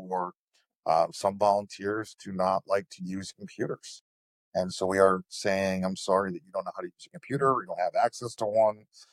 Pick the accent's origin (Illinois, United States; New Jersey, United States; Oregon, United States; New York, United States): New York, United States; Lake George; I grew up in Lake George, but I'm adopted.